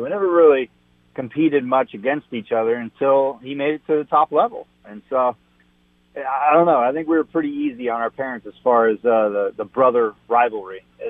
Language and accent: English; Las Vegas, Nevada, United States; I'm a big Golden Knights fan from growing up in Vegas.